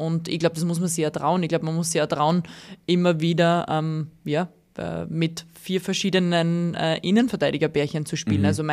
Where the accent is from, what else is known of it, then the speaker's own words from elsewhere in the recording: Austria; Leider als Österreicher